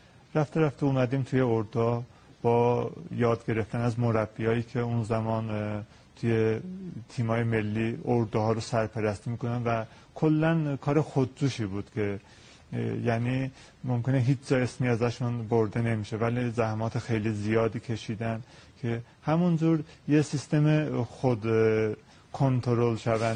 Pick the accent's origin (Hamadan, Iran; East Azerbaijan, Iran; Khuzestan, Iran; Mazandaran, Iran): East Azerbaijan, Iran; Tabriz; من اهل تبریز هستم.